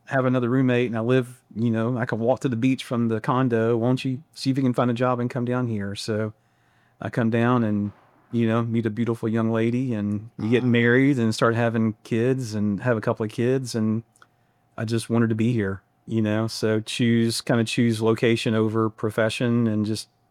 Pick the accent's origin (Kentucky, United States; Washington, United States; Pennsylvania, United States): Kentucky, United States; So, like I said, I grew up in Kentucky, and, after college, I was living in Louisville